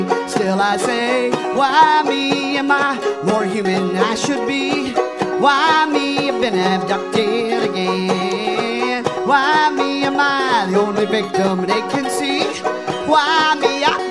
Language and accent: English; Florida, United States; We come up from South Florida, and things are pretty strange down in South Florida.